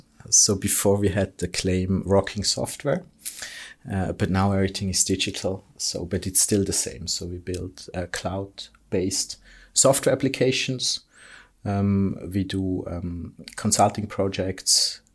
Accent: St. Moritz, Graubünden, Switzerland; English is a second language; I'm from St. Moritz.

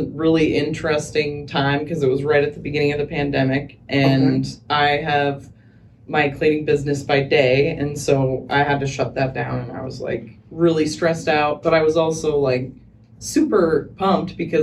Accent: Seattle, Washington, United States; Originally White Center, and then we moved over kind of by Lincoln Park, if anybody knows where that is. It's like a really cool park in West Seattle, right by the ferry docks.

